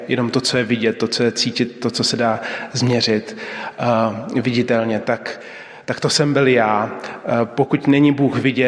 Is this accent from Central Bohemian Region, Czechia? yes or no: no; Prague, Czechia; Jsem původem z Prahy a dnes také z Prahy